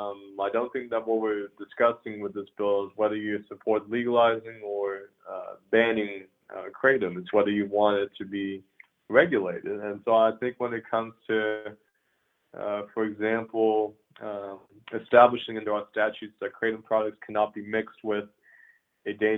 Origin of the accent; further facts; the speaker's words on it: Lawton, Oklahoma, United States; Lawton, we've got about 90,000 people altogether. We do have a military base to our north, Fort Sill. It's my hometown. That's where I was born and raised.